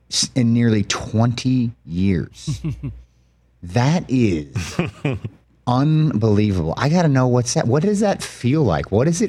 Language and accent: English; Davenport, Iowa, United States; I'm from Iowa, Davenport, Iowa, right down I-80.